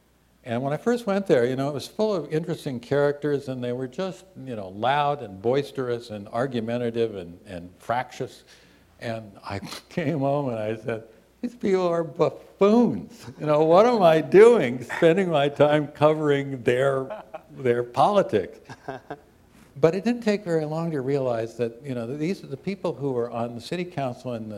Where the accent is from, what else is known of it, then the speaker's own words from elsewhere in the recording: Alaska, United States; And so that was an opportunity for me to go back to my home state of Alaska.